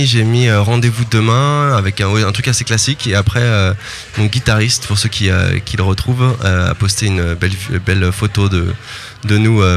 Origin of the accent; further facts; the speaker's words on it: Paris, Île-de-France, France; born there; also born or lived in Picardy; Et moi j'ai vécu un petit peu en Picardie, mais je suis né à Paris et je vis à Paris.